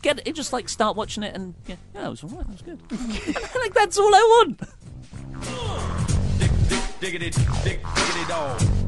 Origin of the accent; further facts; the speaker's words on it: United Kingdom; I'm really happy that, you know, British wrestling fans, we are obviously British, and this is...